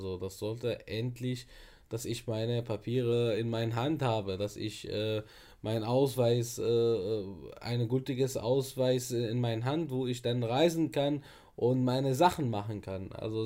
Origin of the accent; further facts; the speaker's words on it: Damascus, Damascus Governorate, Syria; German is a second language; now in Germany; ich bin in Damaskus geboren, dort aufgewachsen. Es ist ein großes Land, sehr Multikulti, viel verschiedene Leute.